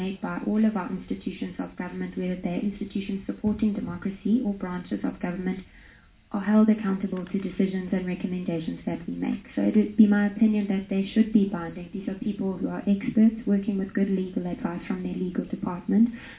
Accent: KwaZulu-Natal, South Africa; now in Cape Town, South Africa; I live in Cape Town now, but I grew up in the North Coast. Of KwaZulu-Natal.

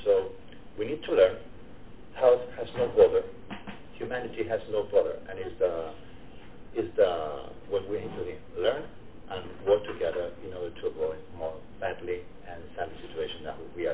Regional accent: Spain; English is a second language; I'm from Spain.

